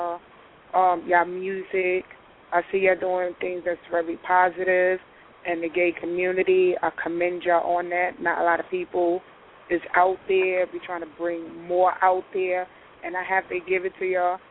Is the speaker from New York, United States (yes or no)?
yes; Brooklyn, New York, United States; also born or lived in Queens; I represent Queens, but I was raised out in Brooklyn as well. So, Southside, Jamaica, you already know, Brooklyn, all parts